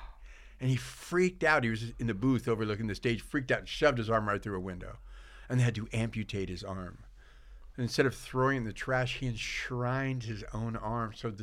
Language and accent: English; San Francisco, California, United States; I grew up in San Francisco, and I used to go to school on Nob Hill, drop down into Chinatown every day.